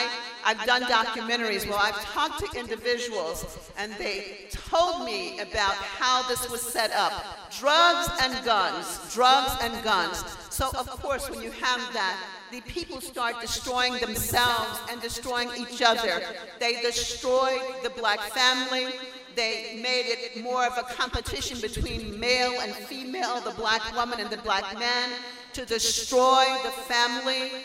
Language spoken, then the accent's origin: English; Louisiana, United States; I'm from Louisiana, and my first year, my very first year of school, it was still, I was in an all-black school.